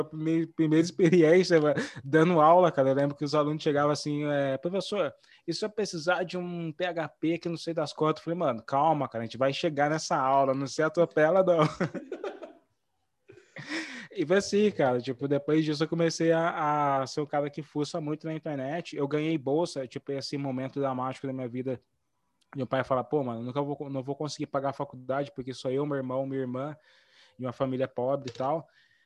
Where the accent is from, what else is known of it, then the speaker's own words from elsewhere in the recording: Brazil; Que eu cresci no Morro de Itagaçaba.